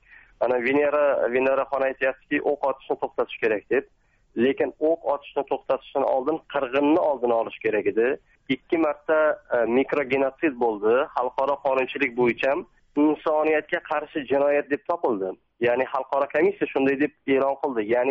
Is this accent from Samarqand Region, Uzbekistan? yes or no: yes; Samarkand, Samarqand Region, Uzbekistan; Men o'zim Samarqanddanman.